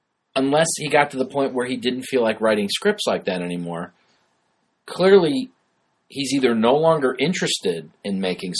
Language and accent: English; Bellwood, Illinois, United States; Because I grew up in Bellwood, Illinois, which is where the theater was.